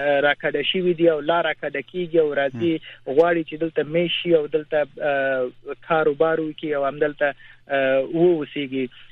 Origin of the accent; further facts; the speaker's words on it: Kunar, Afghanistan; زه د کونړ یم